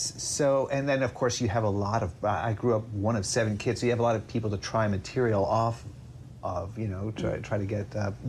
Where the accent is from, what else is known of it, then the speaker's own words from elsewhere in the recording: New York, United States; I grew up mostly in upstate New York. So I was the son of a professor at Cornell University